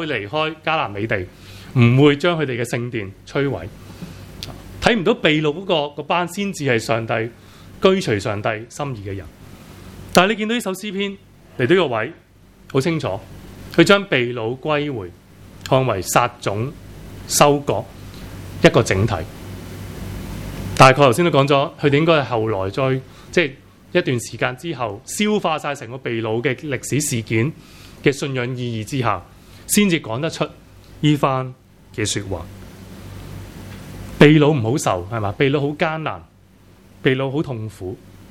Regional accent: Hong Kong; 我哋香港人會被老幾耐咧？

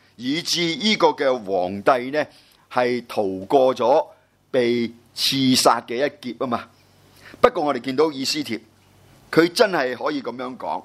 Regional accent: China; 哎呀，我哋中国人讲句说话好有意思。

